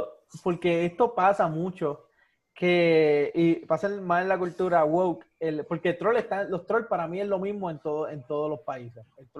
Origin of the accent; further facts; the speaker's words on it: Puerto Rico; yo soy de Puerto Rico